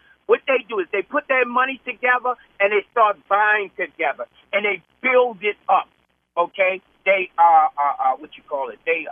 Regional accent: Cherry Hill, United States; I grew up in Cherry Hill. The shopping center was owned black.

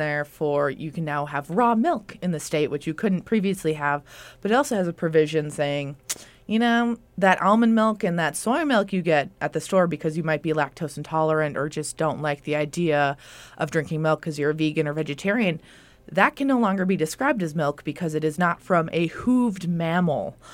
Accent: Midwest, United States; I grew up in the Midwest. I'm used to smelling hog farms. I'm not necessarily bothered by it. It reminds me of driving to my grandpa's house every summer.

